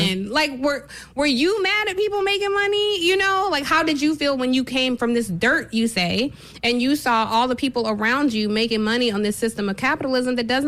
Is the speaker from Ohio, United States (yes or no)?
yes; Cleveland, Ohio, United States; born there; I was born in Cleveland. Anytime I go to Cleveland, I could break out in hives.